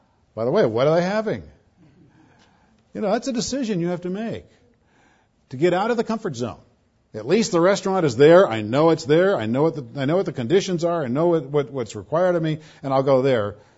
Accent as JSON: {"language": "English", "town": "Burbank", "region": "California", "country": "United States", "tie": "born or raised there", "said": "I grew up on Eaton Drive in Burbank, and I met a couple here who live in Burbank who know where Eaton Drive was."}